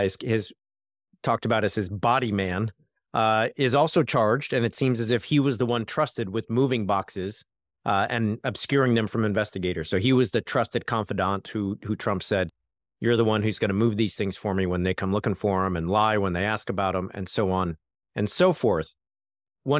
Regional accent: California, United States; As a Californian, I know what that air feels like

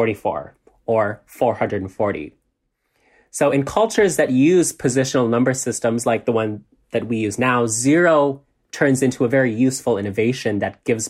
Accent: Canada; I'm a Canadian drag queen and math communicator.

